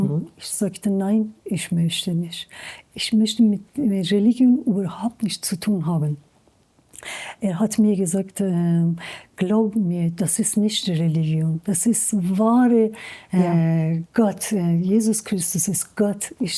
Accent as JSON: {"language": "German", "country": "Iran", "second_language": "German", "said": "Bei uns in Iran, es ist so, wenn du mir etwas schenkst und zweimal, dreimal sagst du, es ist unhöflich, dass ich nicht nehme."}